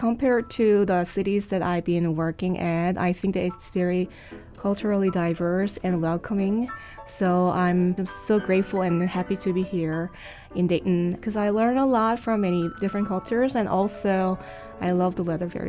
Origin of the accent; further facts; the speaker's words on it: South Korea; So I'm originally from South Korea, and I started piano around the age of 6.